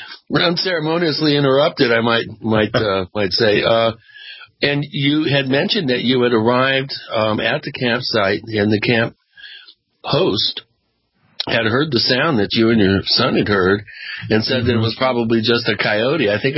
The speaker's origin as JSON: {"language": "English", "region": "Washington", "country": "United States", "tie": "born or raised there", "said": "Yeah, I grew up out there in Western Washington and have hiked big portions of that particular trail"}